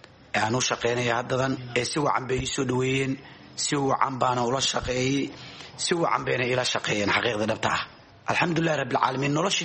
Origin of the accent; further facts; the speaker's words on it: Mogadishu, Banadir, Somalia; born there; Muqdisho ayaan ku dhashay oo ka qaxay.